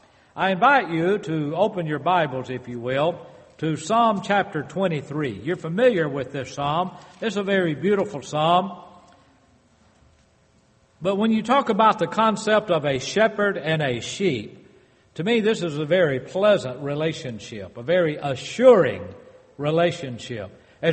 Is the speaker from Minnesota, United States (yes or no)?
no; Mississippi, United States; I'm from Mississippi, so I can understand that.